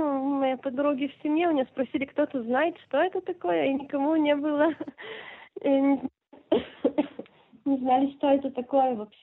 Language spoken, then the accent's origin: Russian; Belarus; born there; я росла с русскоговорящими родителями, я родилась в Белоруссии